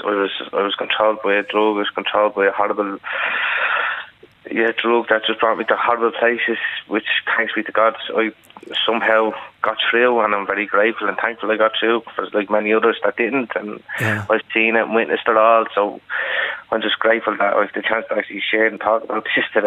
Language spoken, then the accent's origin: English; Tallaght, Leinster, Ireland; Not really. I was from Palace, so I was mainly all around Tallaght, but then things got bad up here, so then I moved into the city centre